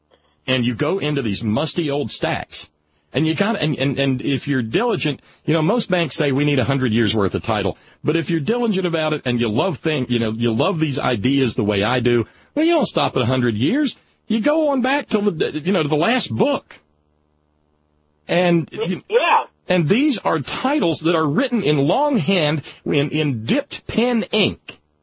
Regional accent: the South, United States; I'm sorry, Yankee just comes out of my mouth, I'm a Southerner.

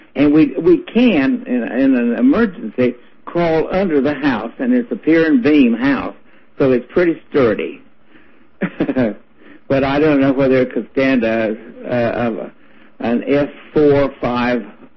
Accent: North Carolina, United States; I know, but actually, I'm from North Carolina.

